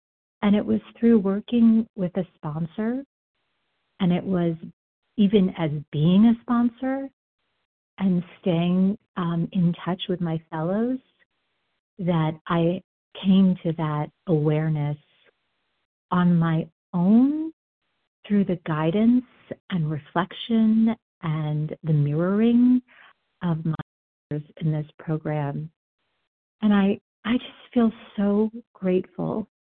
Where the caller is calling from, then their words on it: Denver, Colorado, United States; I'm calling from Denver, Colorado.